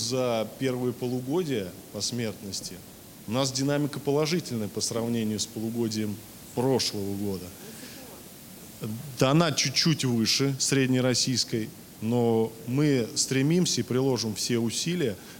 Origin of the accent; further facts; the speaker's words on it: Nizhny Novgorod Oblast, Russia; я из Нижегородской области.